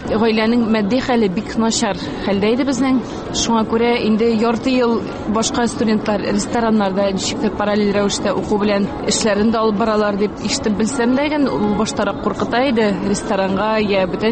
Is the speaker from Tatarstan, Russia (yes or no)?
no; Udomlya, Tver Oblast, Russia; born there; Әйе, Тверь өлкәсенең Удомль шәһәрендә тудык.